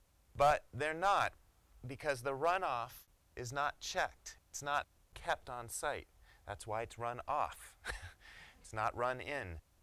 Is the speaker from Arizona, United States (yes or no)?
yes; Arizona, United States; when people heard I was from Arizona and interested in water